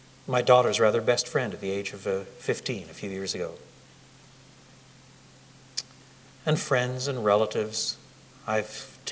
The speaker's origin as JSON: {"language": "English", "country": "Canada", "said": "as a Canadian, I can rise to that."}